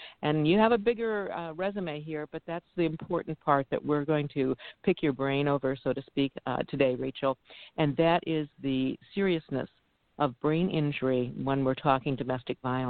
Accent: Ohio, United States; This guest is from Ohio, my home state.

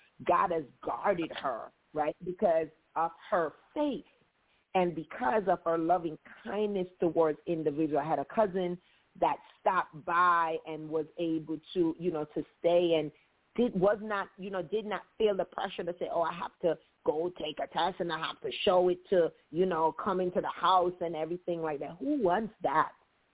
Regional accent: Jamaica; growing up in Jamaica, I've always seen her, the yard that she occupies

